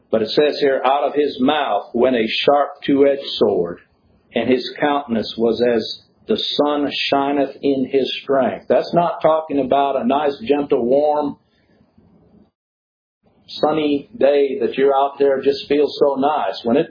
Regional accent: Chad; I can remember growing up in Chad, Africa, days when it would be 140 degrees, 120 in the shade.

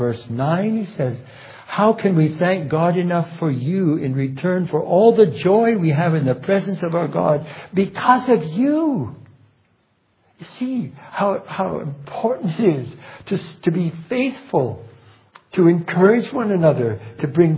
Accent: Montana, United States; Recently in my home state of Montana, I hear that my nephew by marriage

